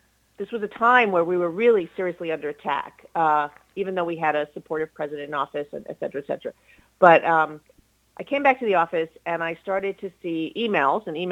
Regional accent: New York City, New York, United States; you know, I'm from New York City. We don't see stars.

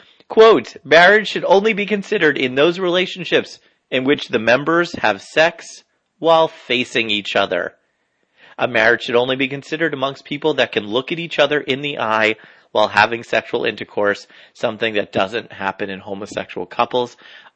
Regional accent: New Jersey, United States; now in Ohio, United States; Here, so that was my home state of New Jersey. In my current state of Ohio, so just up the road

